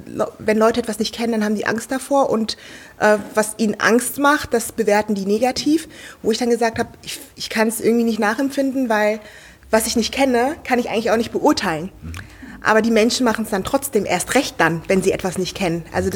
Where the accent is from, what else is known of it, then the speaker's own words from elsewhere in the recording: North Rhine-Westphalia, Germany; Ich bin auch noch in der Voreifel aufgewachsen